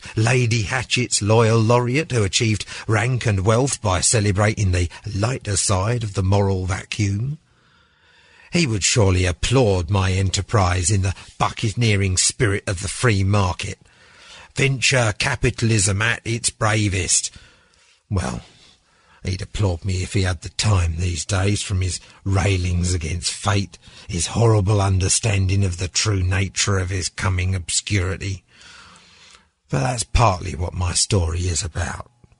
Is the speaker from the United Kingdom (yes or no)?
yes; London, United Kingdom; accent: Cockney; I'm a quintessential Londoner, I am. I'm a Cockney gentleman.